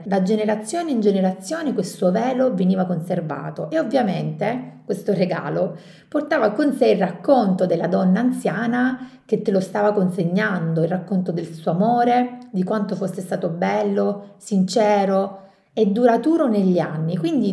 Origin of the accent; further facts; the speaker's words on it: Sicily, Italy; Nonostante noi siamo siciliani, nonostante conosciamo la nostra terra, nonostante parliamo la nostra lingua